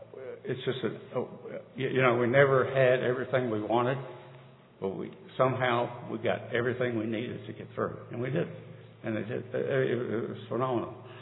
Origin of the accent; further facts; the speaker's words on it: Richmond, Virginia, United States; moved away; Me and my brother, I had a brother. We were raised in Richmond, Virginia, and we were transferred up here.